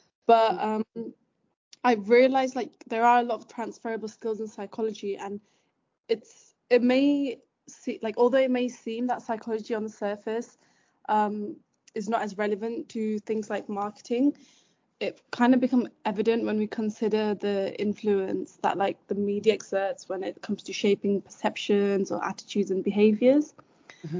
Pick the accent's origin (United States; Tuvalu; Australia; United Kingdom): United Kingdom; Exeter, South West England; because I'm from Exeter and it's very different here.